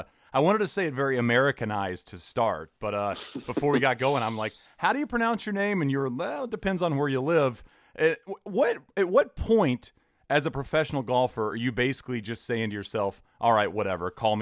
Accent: Texas, United States; also born or lived in Arizona / Connecticut; Yeah, I grew up in Texas, in a warm area of Texas, and I went to Arizona, yeah. And I basically have stayed in Arizona ever since.

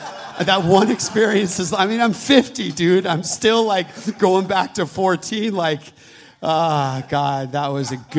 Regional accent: California, United States; I grew up in the Bay Area, and there was I was 14, and I was at the beach in Año Nuevo, north of Santa Cruz.

